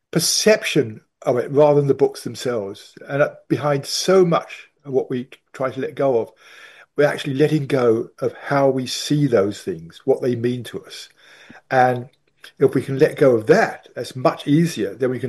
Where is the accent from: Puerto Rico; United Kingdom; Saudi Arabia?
United Kingdom; England; now in United States; I lived in England. I am English, obviously. I lived in England most of my life, but now I live mainly in America.